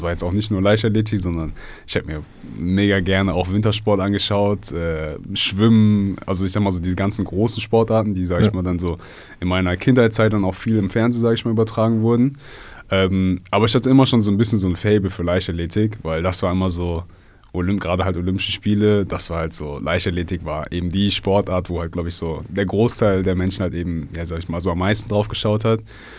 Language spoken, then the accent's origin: German; Oberhausen, North Rhine-Westphalia, Germany; Also ich bin in Oberhausen geboren, groß geworden und habe dann da 21 Jahre meines Lebens auch gelebt.